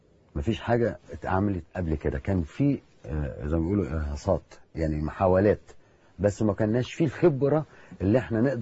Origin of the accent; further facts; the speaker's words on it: Libya; ده رتم زفه عندنا في ليبيا